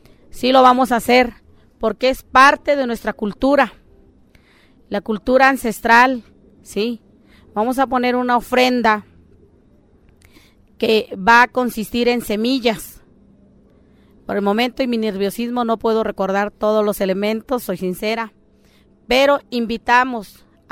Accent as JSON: {"language": "Spanish", "region": "Veracruz", "country": "Mexico", "said": "ya que afortunadamente vengo de Veracruz"}